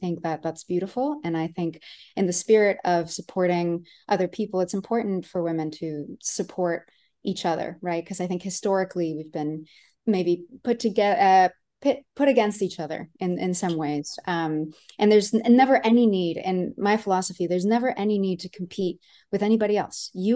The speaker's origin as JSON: {"language": "English", "town": "Monterrey", "region": "Nuevo León", "country": "Mexico", "tie": "born or raised there", "moved": "yes", "said": "I'm from Monterrey, Nuevo León in Mexico originally. So I was born and raised there. It's northeast of the country. My family's from Mexico City."}